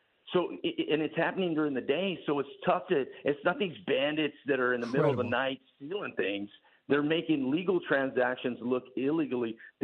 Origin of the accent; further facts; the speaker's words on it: Texas, United States; I'm a Republican. I'm a Texan. I love to fight.